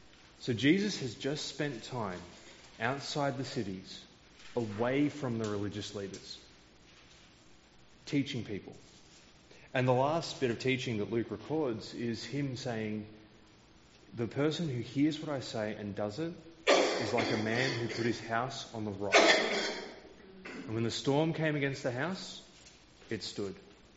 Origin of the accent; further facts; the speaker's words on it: Ballarat, Victoria, Australia; Now, I grew up in Ballarat.